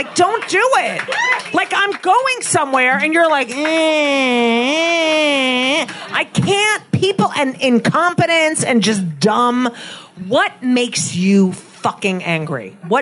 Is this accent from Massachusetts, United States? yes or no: no; Bethesda, Maryland, United States; born there; No, but he's from Newark, and I was born in Bethesda.